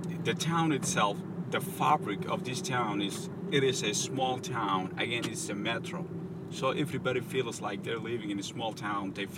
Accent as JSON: {"language": "English", "country": "Ethiopia", "tie": "born or raised there", "second_language": "English", "moved": "as an adult", "lives_now": "United States", "said": "I came here 2.5 years ago. So I'm from Ethiopia originally, and then I grew up with soccer."}